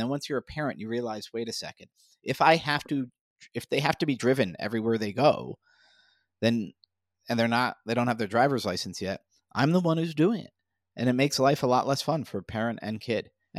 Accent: New York, United States; As a New Yorker, we had sidewalks everywhere in the city, in the suburbs.

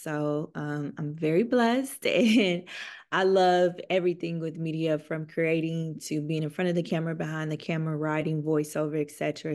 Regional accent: Nashville, Tennessee, United States; now in Atlanta, United States; I'm from Nashville, Tennessee, but I reside in Atlanta, Georgia.

